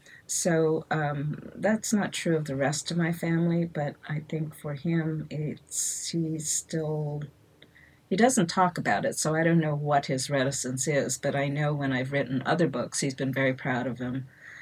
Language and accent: English; Lodi, California, United States; born there; I was born in Lodi, California, the year after the war, 1946.